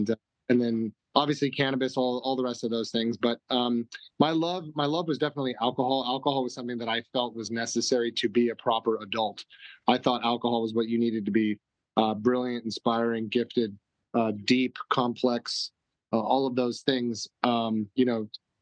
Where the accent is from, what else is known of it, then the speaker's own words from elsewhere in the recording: Hermosa Beach, California, United States; alcohol specifically was always a huge part of my cultural upbringing where I grew up. I'm from Hermosa Beach, California.